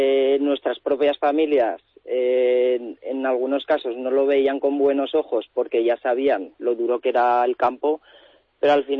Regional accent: Abena, Aragon, Spain; yo soy original del pueblo de Avena, un pueblo de la Jacetania.

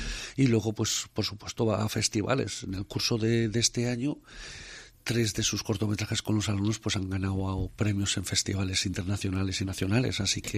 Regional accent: Cantabria, Spain; encima mi hogar, en mi tierra, en Cantabria.

